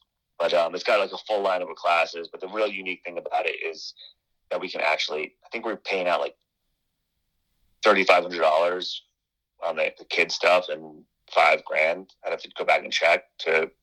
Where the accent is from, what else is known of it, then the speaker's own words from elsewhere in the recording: Northeast, United States; I'm from the Northeast